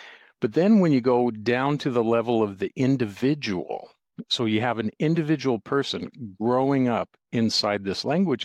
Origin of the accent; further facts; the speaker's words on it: Utah, United States; accent: Utah dialect; Now, when I was growing up and I was a kid, what I heard in the Utah dialect is, I took it for granted.